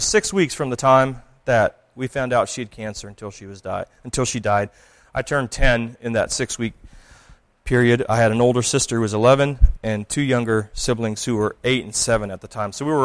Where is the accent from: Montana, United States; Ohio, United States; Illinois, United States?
Ohio, United States; Plain City; So I grew up in Ohio. I was born in Plain City, Ohio.